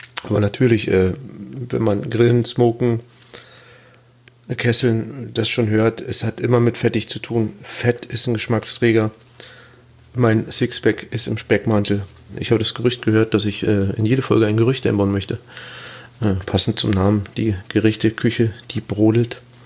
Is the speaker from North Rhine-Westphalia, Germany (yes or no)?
no; Peitz, Brandenburg, Germany; Ja, wie ich am Anfang schon gesagt habe, ich komme aus Peitz. Das ist da, wo der Karpfen herkommt.